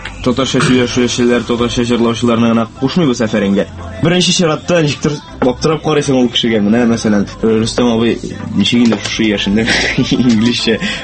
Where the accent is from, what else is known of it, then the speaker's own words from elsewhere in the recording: Kazan, Tatarstan, Russia; Казанда туып үстем.